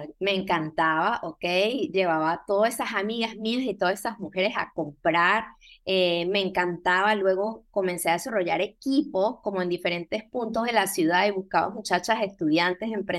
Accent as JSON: {"language": "Spanish", "country": "Venezuela", "moved": "yes", "lives_now": "Panama City, Panama", "said": "está en Ciudad de Panamá. Ok, soy venezolana y tengo años en este país. Tengo 16 años en Panamá."}